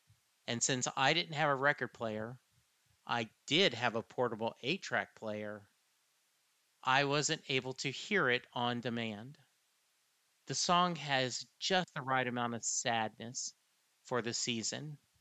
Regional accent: Lake Charles, Louisiana, United States; Growing up in Lake Charles, Louisiana in the late 70s, it wasn't Christmas until the local AM station played

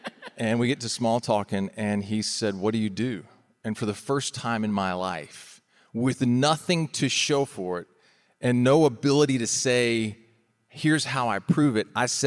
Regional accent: Florida, United States; And so we had two tickets to the Southeast because we're from Florida.

